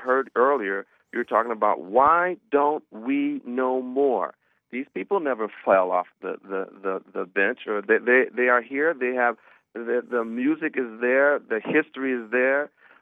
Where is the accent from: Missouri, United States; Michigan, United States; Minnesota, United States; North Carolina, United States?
Michigan, United States; Detroit; I'm from Detroit.